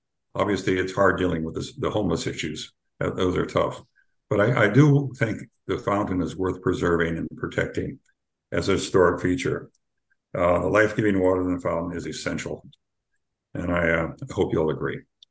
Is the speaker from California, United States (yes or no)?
no; Hawaii, United States; I grew up in Hawaii, and I must have been to the church 100 times. I was married there. I was baptized there.